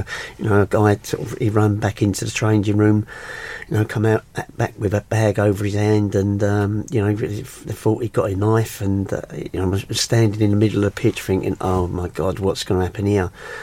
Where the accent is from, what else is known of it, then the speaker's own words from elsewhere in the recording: Stockwell, London, United Kingdom; I'm a London boy myself. I was born in Stockwell, and you know, I was in London for 21 years